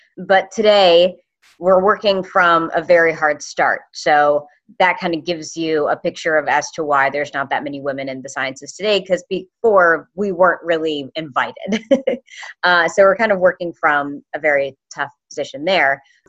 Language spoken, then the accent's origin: English; West Virginia, United States; So I'm from West Virginia. West Virginia is a wonderful, beautiful place, and I'm very thankful that I grew up there.